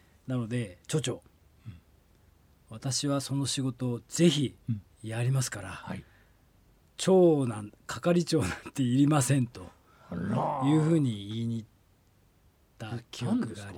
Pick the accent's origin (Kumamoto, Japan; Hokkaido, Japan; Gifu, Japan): Hokkaido, Japan; Shihoro; 私は北海道生まれ北海道育ちです。